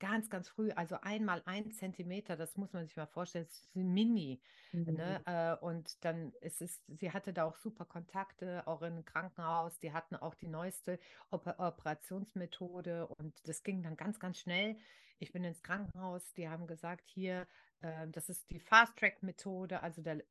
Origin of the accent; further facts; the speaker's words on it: Rhineland, Germany; Bei uns im Rheinland war dann auch Karneval.